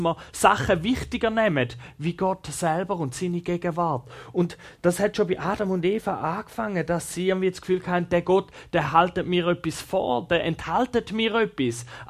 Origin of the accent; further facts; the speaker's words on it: Schaffhausen, Switzerland; Ich bin in der Nähe von Schaffhausen aufgewachsen und dort ist der Rheinfall sehr nah.